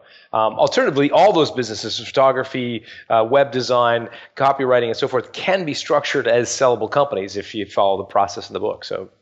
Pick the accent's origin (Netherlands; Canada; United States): Canada; But I, you know, I'm very much Canadian. I don't think of myself as English that, you know, that much.